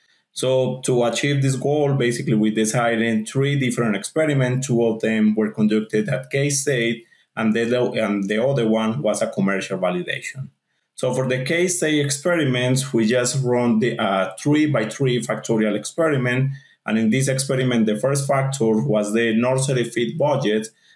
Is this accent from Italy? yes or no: no; Colombia; English is a second language; also born or lived in Mexico; I am originally from Colombia, where I finished my undergrad there in animal science. After finishing my undergrad, I moved to Mexico